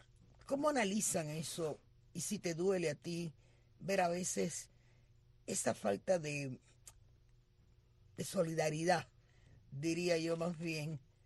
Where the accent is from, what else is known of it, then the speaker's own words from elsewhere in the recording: Cuba; somos mujeres de Cuba